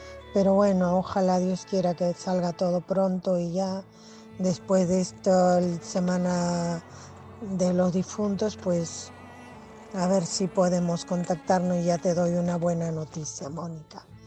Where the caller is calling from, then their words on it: Cantabria, Spain; de Cantabria.